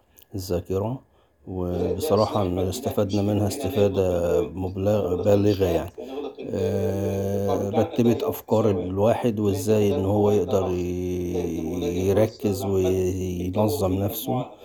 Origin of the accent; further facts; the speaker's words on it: Cairo, Cairo Governorate, Egypt; من مصر القاهرة.